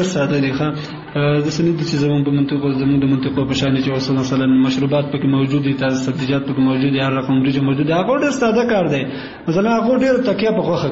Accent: Kunar, Afghanistan; زه اصلا د کونړ ولایت اوسیدونکی یم

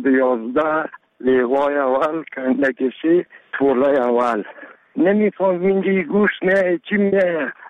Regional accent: Kunduz, Afghanistan; now in Kabul, Afghanistan; از قندوز به کابل آمدیم.

